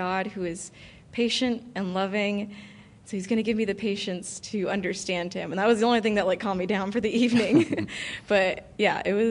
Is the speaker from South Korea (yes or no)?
no; Santa Clarita, California, United States; I am a born and raised Santa Clarita resident, so I am a Californian.